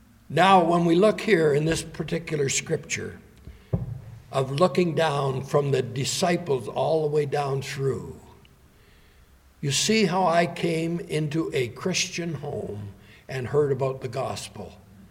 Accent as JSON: {"language": "English", "town": "Toronto", "region": "Ontario", "country": "Canada", "tie": "born there", "said": "When I was born, I was abandoned. I was just left in a hospital in Toronto."}